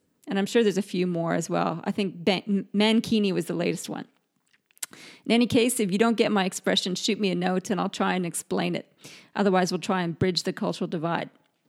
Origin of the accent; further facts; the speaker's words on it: Canada; also born or lived in United Kingdom; now in Australia; I am British-born, Canadian-raised, and Aussie-naturalized, so my expressions and my accent can sometimes be a little funky, and I'm forever learning new expressions in this country. I live in Australia now.